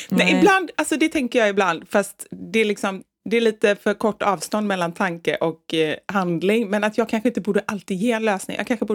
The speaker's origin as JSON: {"language": "Swedish", "region": "Västra Götaland County", "country": "Sweden", "accent": "Gothenburg dialect", "said": "fast jag vill hålla kvar i min göteborgska."}